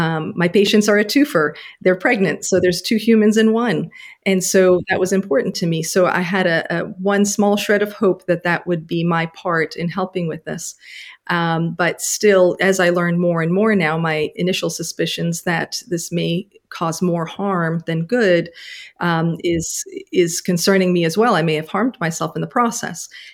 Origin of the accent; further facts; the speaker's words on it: Canada; also born or lived in Poland; I was born in Poland and I was a little girl when we immigrated to Canada.